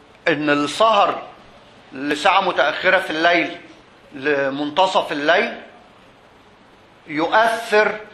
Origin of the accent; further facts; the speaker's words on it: Egypt; كل اللي احنا بنعمله هنا في مصر، وانا نفسي كمصري